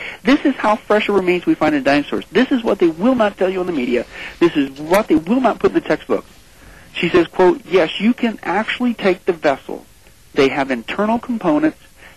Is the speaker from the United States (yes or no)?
yes; Midwest, United States; If you guys ever been on a farm, I grew up in the Midwest